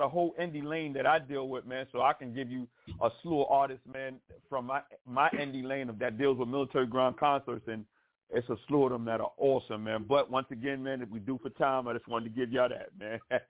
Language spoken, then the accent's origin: English; New York, United States; I'm not going to say because I'm from New York, I'm going to give you all of New York.